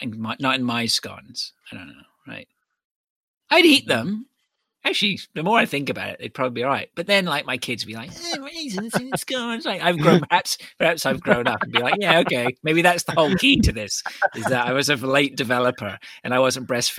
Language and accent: English; Canada; I was born in the New World, right? I was born in Canada in the 70s, like when, you know what, like I grew up on hamburgers and chocolate chips and cake and good stuff, right?